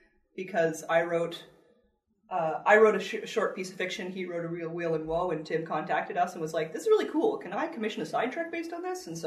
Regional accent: Calgary, Alberta, Canada; we're from Calgary, Alberta

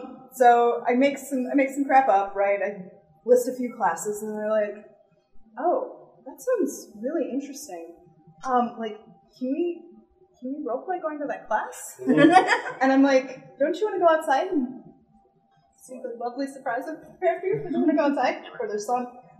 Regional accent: Midwest, United States; And I'm from the Midwest. I'm really bad at saying no.

